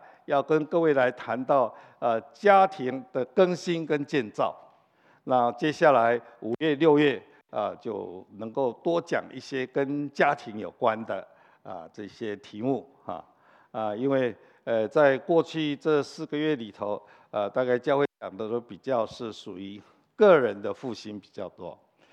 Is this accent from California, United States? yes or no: yes; Los Angeles, California, United States; 特别我是从洛杉矶来的我们在洛杉矶住的房子呢大致上都是比较小小的